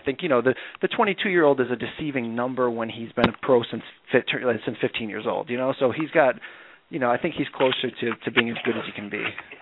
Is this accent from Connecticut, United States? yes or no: yes; Naugatuck, Connecticut, United States; And I'm from Connecticut. I'm from, you know, the great, well, use great sparingly, but the great working class town of Naugatuck, Connecticut, where you work in a factory if you're lucky